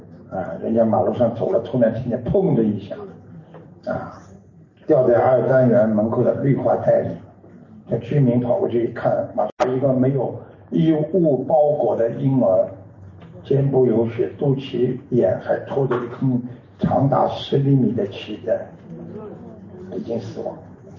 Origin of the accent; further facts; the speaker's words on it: China; 我们中国人是讲感情的，对不对？